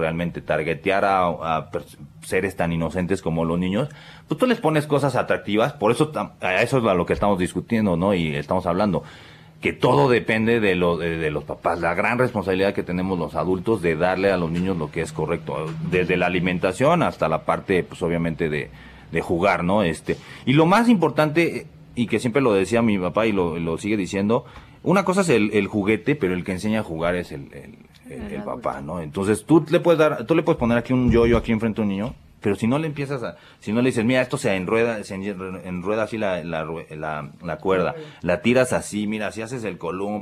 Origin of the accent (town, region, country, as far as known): Mexico